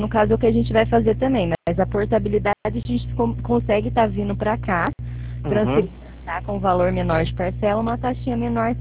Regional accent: Piratininga, São Paulo, Brazil; Não, eu sou de Piratininga. Nosso escritório fica aqui em Piratininga.

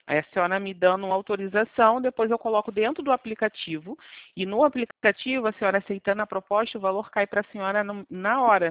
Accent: Rio de Janeiro, Brazil; eu sou aqui do Rio mesmo, centro do Rio.

